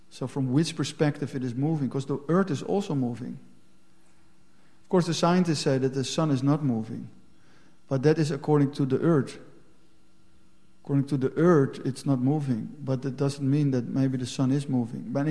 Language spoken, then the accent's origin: English; Netherlands; now in Belgium; because we are in Belgium and it always rains. So we think, like, it's bad when it rains. That is, I'm from Holland.